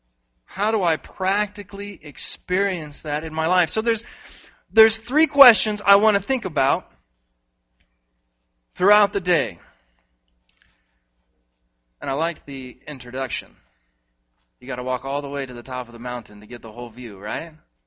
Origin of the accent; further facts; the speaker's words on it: Madison, Wisconsin, United States; now in Los Angeles, United States; And I moved out to Los Angeles, which was a big change for me growing up in Madison. Now, I didn't grow up way out in the country. I grew up, in the suburb.